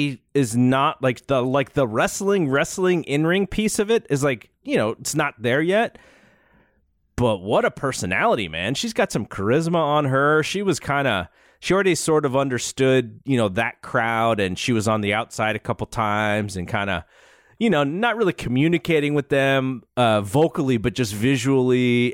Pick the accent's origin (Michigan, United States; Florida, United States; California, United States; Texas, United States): California, United States; he knows that he saw that I was from the Bay Area.